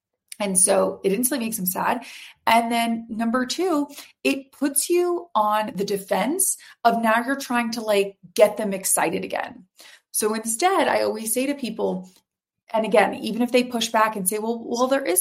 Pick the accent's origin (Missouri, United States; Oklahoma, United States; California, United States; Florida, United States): Florida, United States; Whereas like I grew up in Florida, I don't know if you call it the South, I would.